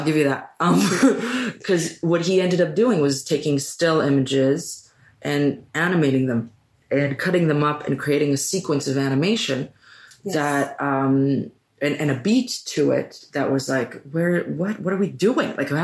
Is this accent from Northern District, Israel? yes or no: no; Tel Aviv, Tel Aviv District, Israel; I grew up in Tel Aviv.